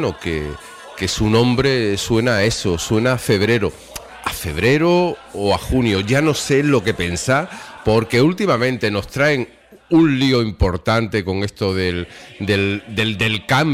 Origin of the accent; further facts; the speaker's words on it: Andalusia, Spain; Somos gaditanos también.